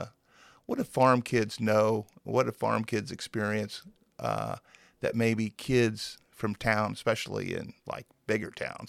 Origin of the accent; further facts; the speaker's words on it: Hardin, Illinois, United States; Well, I grew up in Hardin, and I grew up in town, but a lot of my friends and most everybody was out in the country somewhere.